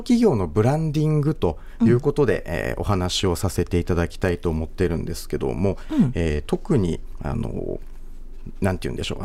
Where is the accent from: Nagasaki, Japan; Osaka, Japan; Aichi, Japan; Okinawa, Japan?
Nagasaki, Japan; moved away as an adult; 出身は長崎県でして、高校までは長崎で、その後大学で、関東の方に出まして